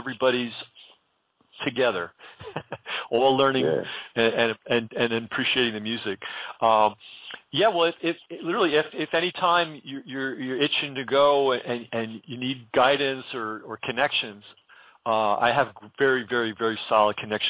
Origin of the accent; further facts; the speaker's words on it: New York City, New York, United States; And I was a music fan. I grew up in New York City, so I thought I knew everything.